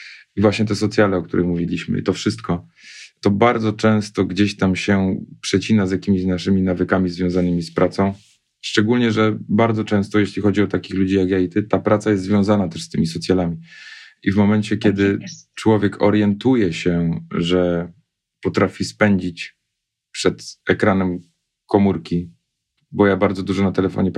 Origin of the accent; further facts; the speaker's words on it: Katowice, Silesian Voivodeship, Poland; Ja jestem stąd, jestem częścią tego miejsca, to miejsce jest częścią mnie